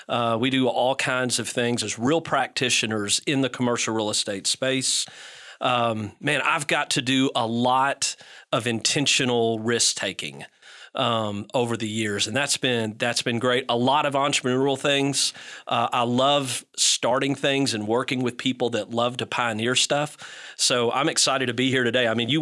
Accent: Shelbyville, Kentucky, United States; And I'm from Shelby County, which is God's country. And as you know, the saddlebred horse capital of the world.

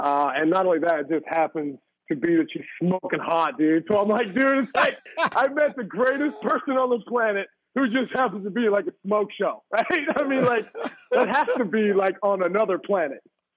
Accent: Parkersburg, West Virginia, United States; I'm from Parkersburg, West Virginia, bro. Like, I never gone to all these cities before.

